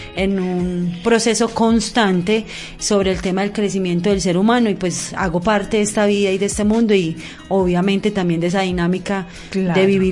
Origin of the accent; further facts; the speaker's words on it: Cereté, Córdoba, Colombia; born there; Nací en Cerete y fui criada acá, por eso no tengo acento costeño, mija.